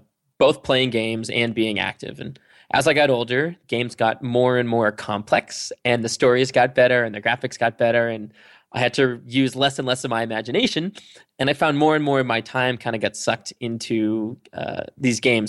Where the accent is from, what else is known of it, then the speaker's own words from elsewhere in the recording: Massachusetts, United States; I grew up in Massachusetts. And as a young kid, I kind of lived a dual existence of a kid that loved video games.